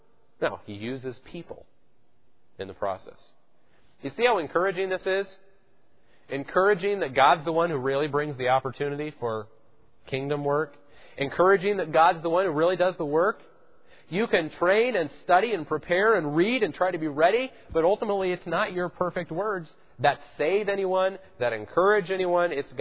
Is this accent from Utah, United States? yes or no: yes; Salt Lake City, Utah, United States; because I grew up in Salt Lake City, so that always. So I said, oh, I grew up in Salt Lake City, da da da.